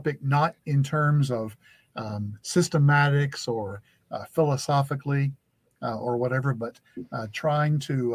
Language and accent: English; Greensboro, North Carolina, United States; Well, actually, I am from North Carolina originally.